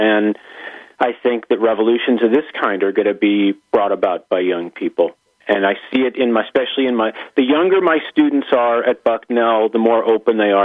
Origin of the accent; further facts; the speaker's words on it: Los Angeles, California, United States; In Los Angeles, I mentioned before, Bob, that Los Angeles is my hometown, and I'm back there 2, 3, 4 times a year